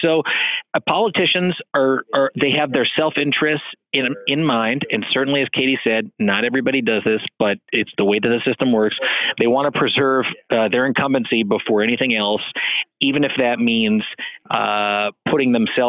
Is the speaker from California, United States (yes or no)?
yes; Los Angeles, California, United States; we were young and idealistic kids growing up in Los Angeles together as well.